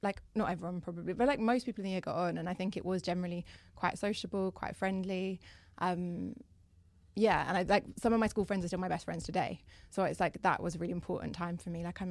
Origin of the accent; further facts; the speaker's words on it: Cambridge, East of England, United Kingdom; I grew up in Cambridge, so school was in Cambridge. It was just like the local school to me.